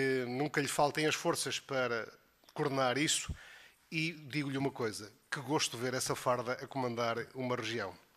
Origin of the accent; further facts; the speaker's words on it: Vila Real, Portugal; da região de onde eu venho, da região do Alto Tâmega e Barroso